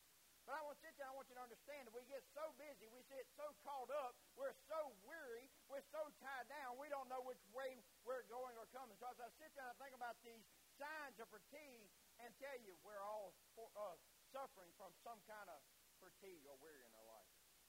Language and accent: English; United States; As an American, we don't say that, do we?